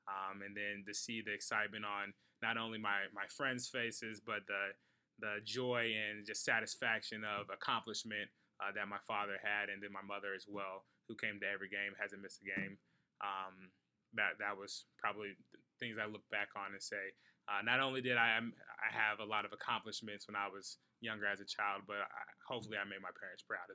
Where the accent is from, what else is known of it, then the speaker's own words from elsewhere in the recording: Atlanta, Georgia, United States; also born or lived in Myrtle Beach, South Carolina / England / Germany; I was born in Myrtle Beach, South Carolina, to … My mom was a 25-year Air Force veteran, so had a pretty unique childhood. Lived in England, Germany, and then finally we settled where I call where home, Atlanta, Georgia.